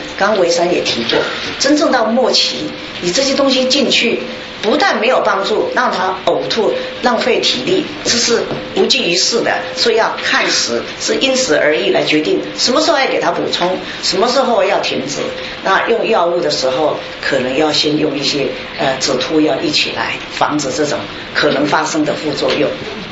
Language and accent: Chinese; Taiwan; 我是台湾人